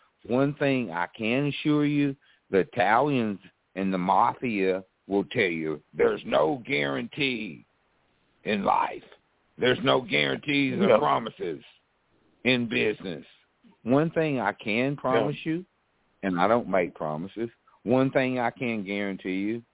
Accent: the South, United States; see, we came from the South, we say ain't

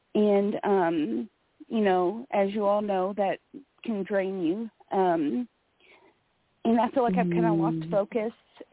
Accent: Kentucky, United States; I'm from Kentucky.

